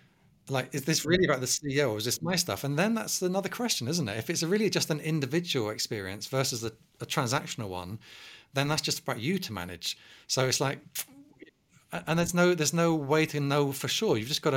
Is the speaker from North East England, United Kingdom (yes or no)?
no; South West England, United Kingdom; accent: Cornish; moved away as an adult; now in London, United Kingdom; I know I speak kind of poshish nowadays, but, you know, I grew up in Cornwall and had a very, very strong Cornish accent, and I deliberately lost it to come to London to study. But my dad was a scaffolder. My mum was a housewife. I was a working class kid